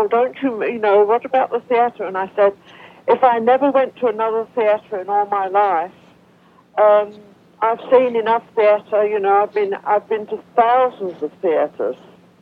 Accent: London, United Kingdom; now in Canada; I spent my youth, I'm a Londoner

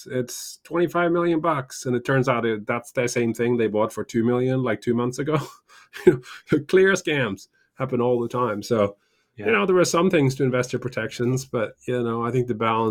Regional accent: Norway; English is a second language; also born or lived in United Kingdom; I grew up in Norway and spent a bunch of time in the UK

